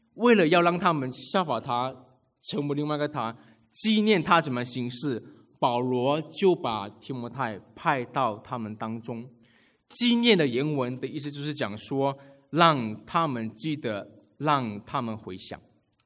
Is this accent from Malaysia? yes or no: yes; Malaysia; 可是因为我是马来西亚人，所以我很不喜欢过节期